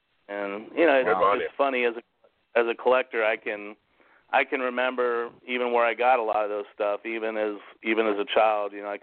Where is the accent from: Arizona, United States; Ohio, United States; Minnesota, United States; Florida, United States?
Ohio, United States; Columbus; I grew up mainly in Ohio, which, you know, and I grew up in the Columbus area, which is kind of halfway between Cleveland and Cincinnati.